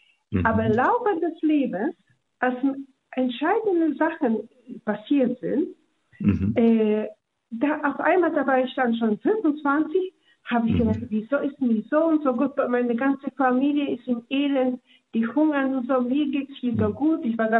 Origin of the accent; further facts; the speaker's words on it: Warsaw, Masovian Voivodeship, Poland; Ich komme aus Warschau.